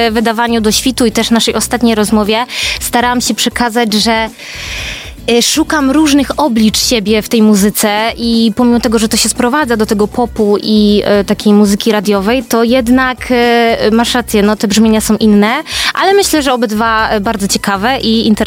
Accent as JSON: {"language": "Polish", "town": "Gdynia", "region": "Pomeranian Voivodeship", "country": "Poland", "tie": "born there", "said": "Tak, rzeczywiście, bo jestem urodzoną gdynianką i tego się nie wstydzę."}